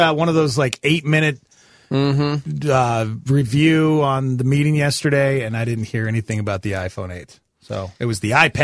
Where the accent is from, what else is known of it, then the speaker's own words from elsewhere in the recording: Ennis, Montana, United States; this was close to the house I grew up in Ennis, Montana.